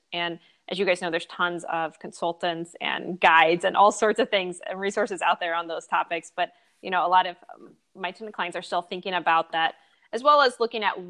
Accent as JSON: {"language": "English", "town": "St. Louis", "region": "Missouri", "country": "United States", "accent": "twang", "lives_now": "Chicago, United States", "said": "And I'm originally from St. Louis, so if you get a little twang, that's where it comes from. But I've been living in the Chicago area since 2017."}